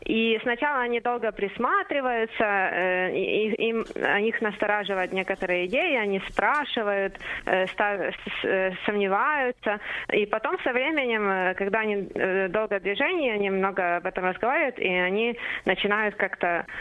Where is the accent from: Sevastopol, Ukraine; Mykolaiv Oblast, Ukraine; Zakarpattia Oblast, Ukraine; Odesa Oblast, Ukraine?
Zakarpattia Oblast, Ukraine; Uzhhorod; now in Kyiv, Ukraine; Я хоть родом из Ужгорода, но на самом деле я живу в Киеве